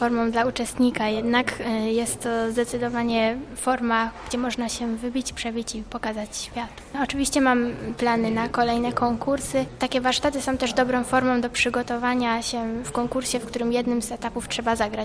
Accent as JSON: {"language": "Polish", "town": "Toruń", "region": "Kuyavian-Pomeranian Voivodeship", "country": "Poland", "said": "mam 17 lat, jestem z Torunia, ale uczę się w szkole muzycznej w Bydgoszczy"}